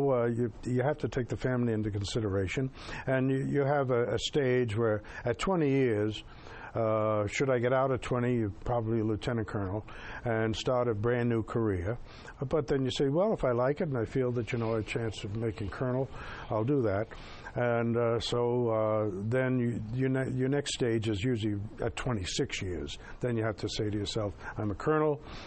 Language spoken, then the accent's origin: English; Bronx, New York, United States; My mother, I grew up in the Bronx, and I told my mother, she was an Irish, you know, mother